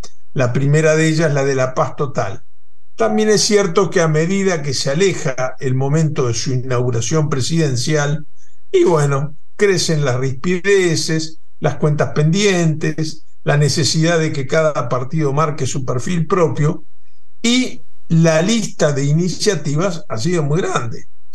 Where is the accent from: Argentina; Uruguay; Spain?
Uruguay; desde Montevideo, como me gusta decir a mí, como buen uruguayo que quiere tanto a los hermanos argentinos, desde el otro lado del charco